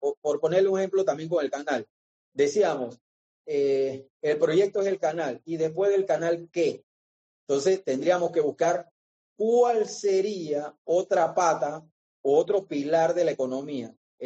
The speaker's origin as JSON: {"language": "Spanish", "country": "Panama", "said": "Nosotros como panameños solamente nos enfocamos en el mercado local, que es muy pequeño."}